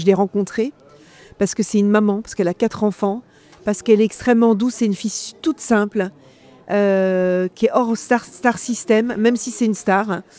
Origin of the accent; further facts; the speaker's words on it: Toulon-sur-Arroux, Bourgogne-Franche-Comté, France; now in Gueugnon, France; Et puis maintenant que je vis près de Toulon, La Roue aussi, parce que je découvre les baignades, la joie des baignades dans La Roue, vers chez moi, à Toulon-sur-Arroux.